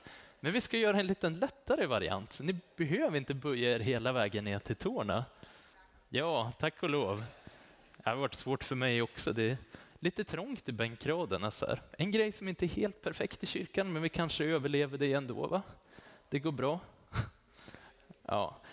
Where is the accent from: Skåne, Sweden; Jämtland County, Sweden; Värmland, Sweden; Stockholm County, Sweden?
Jämtland County, Sweden; Östersund; Jag kommer från Östersund och var med i en kyrka där.